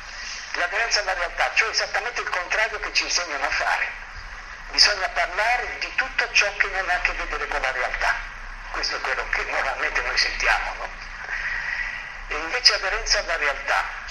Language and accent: Italian; Caserta, Campania, Italy; Non so, qui io vengo da Caserta